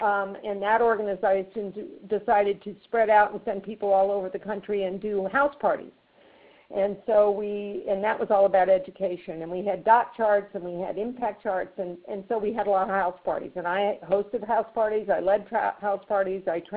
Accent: Washington, District of Columbia, United States; I was born in Washington, D.C., and so I kind of grew up in the hotbed of politics.

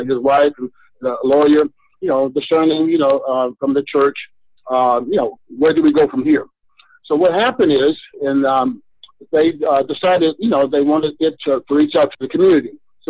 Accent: Oakland, California, United States; I grew up in Oakland, California, joined the military, spent 20 years in the Navy, retired

